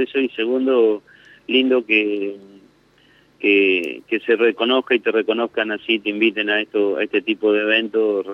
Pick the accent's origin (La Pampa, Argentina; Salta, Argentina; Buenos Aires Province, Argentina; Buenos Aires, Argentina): La Pampa, Argentina; Miguel Riglos; estoy en la federación, pero bueno, soy de Miguel Riglos.